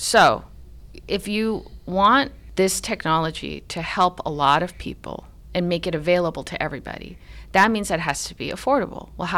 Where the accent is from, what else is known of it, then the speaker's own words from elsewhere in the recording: Canada; moved away; also born or lived in Bethesda, Maryland; Yeah, I grew up in Canada and then ended up in Bethesda, Maryland.